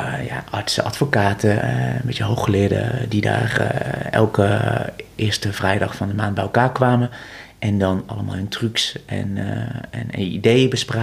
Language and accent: Dutch; Vught, North Brabant, Netherlands; born there; ik ben geboren in Vught.